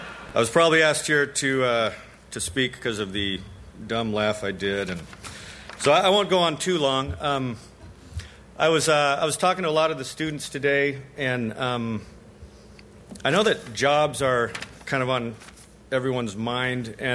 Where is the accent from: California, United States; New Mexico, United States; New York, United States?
New Mexico, United States; Albuquerque; I was from Albuquerque, so I went and got my degree in physics.